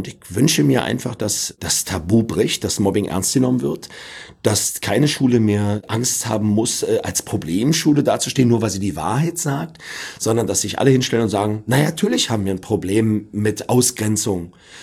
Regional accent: Berlin, Germany; ich komme aus Berlin-Neukölln und ich komme aus dem Kampfsport.

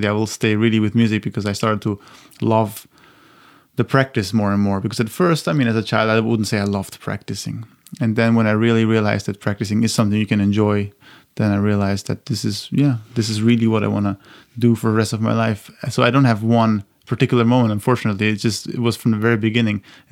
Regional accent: Austria; English is a second language; He came to my hometown in Austria to play.

